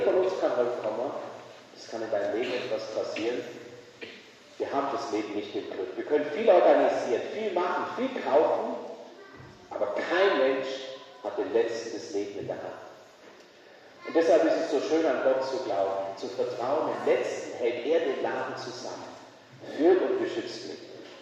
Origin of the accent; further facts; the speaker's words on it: Bavaria, Germany; Aus der Ecke, wo ich herkomme, zwischen Menningen und Kempten, gibt es Maria Steinbach